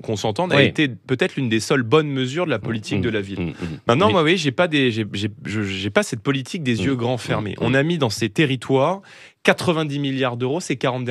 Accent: Saint-Denis, Île-de-France, France; Il n'y a pas de ligne de métro qui vous en comme ça a été le cas chez moi à Saint-Denis, en 15 minutes sur les Champs-Élysées.

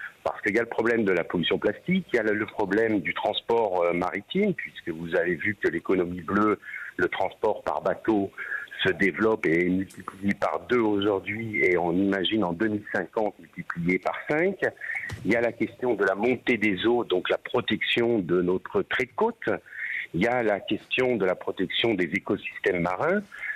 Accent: Marseille, Provence-Alpes-Côte d'Azur, France; en tant que Marseillais c'est un peu normal

